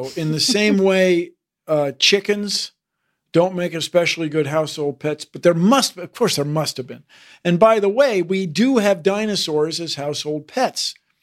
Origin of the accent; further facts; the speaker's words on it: Washington, United States; which was the mortgage on the house I grew up in Washington.